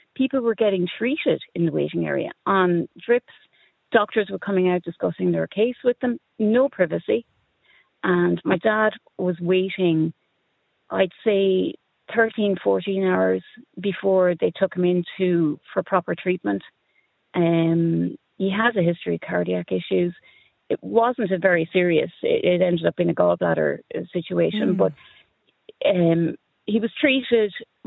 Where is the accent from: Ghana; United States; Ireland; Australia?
Ireland; I grew up in Ireland where the stalwarts of your parish were the bank manager, the GP and the priest.